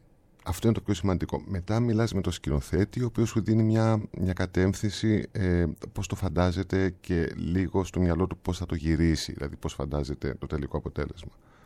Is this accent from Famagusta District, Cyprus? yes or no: no; Nicosia, Nicosia District, Cyprus; born there; Εκεί γεννήθηκα στη Λευκωσία.